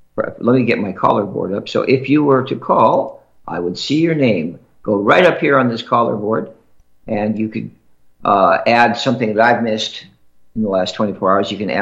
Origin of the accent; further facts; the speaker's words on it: New York City, New York, United States; That kind of hits home to this New Yorker. I was born on Fifth Avenue.